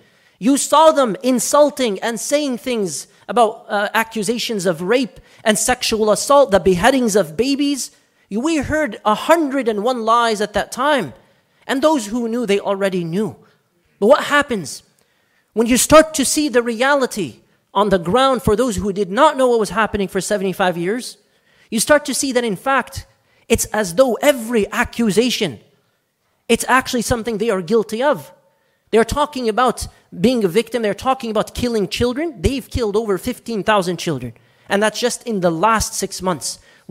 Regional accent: United States; And as American Muslims, we have to be very conscious of that.

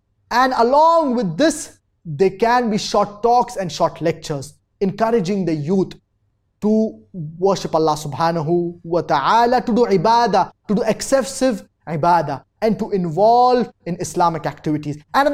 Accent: Abuja, Federal Capital Territory, Nigeria; I'm a student from Abuja, Nigeria.

